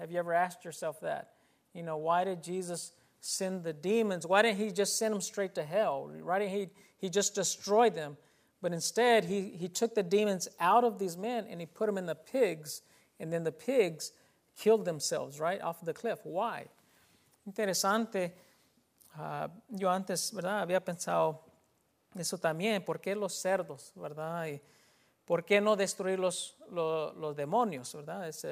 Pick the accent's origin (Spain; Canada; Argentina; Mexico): Mexico; la mayoría somos mexicanos